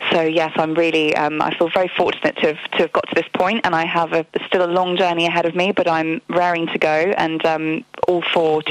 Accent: South East England, United Kingdom; I'm an English girl. Yes. I grew up in just outside of London. I live in London now.

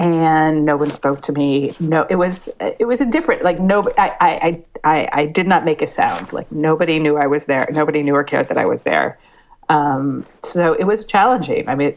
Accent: Miami, Florida, United States; moved away as an adult; also born or lived in Mexico / Brazil / Argentina; now in Paris, France; I grew up in Miami around a lot of people speaking Spanish. I was fascinated by Latin America. I studied Spanish. I worked as a journalist in Latin America. I lived in Mexico and Brazil and Argentina.

